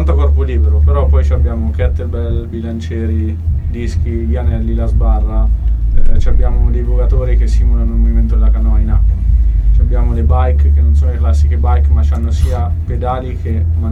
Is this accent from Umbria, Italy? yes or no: yes; Ponte Recepi, Umbria, Italy; E io sono di Ponte Recepi, lì vicino.